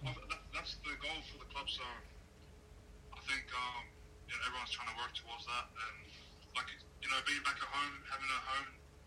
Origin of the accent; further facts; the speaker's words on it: Brisbane, Queensland, Australia; also born or lived in Christchurch / Auckland / New South Wales; I was born in Christchurch. My mum's from Auckland in New Zealand, and then went to school in Auckland, and then New South Wales as well, country New South Wales, and then Brisbane as well. So yeah, been all over the place